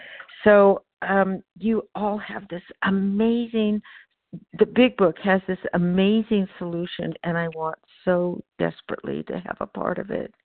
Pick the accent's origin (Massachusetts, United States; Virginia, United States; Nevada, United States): Nevada, United States; I'm from Northern Nevada, and this is the first time I've spoken on this meeting.